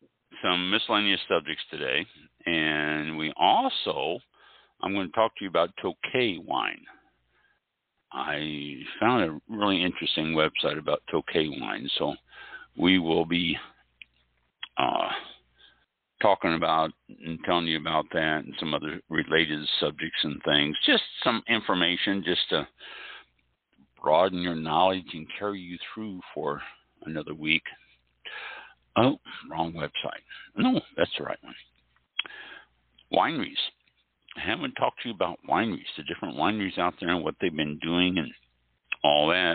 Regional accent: Midwest, United States; now in Florida, United States; I grew up in the Midwest.

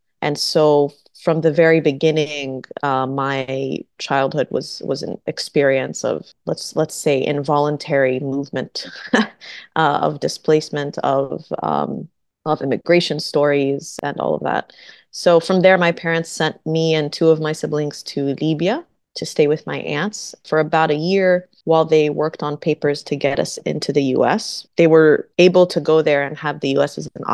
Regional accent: Tennessee, United States; moved away as an adult; now in California, United States; I grew up mostly in Tennessee from K through 12 and then undergrad also. And I left Tennessee after undergrad and went to D.C. for work and grad school, and have been in California since 2016.

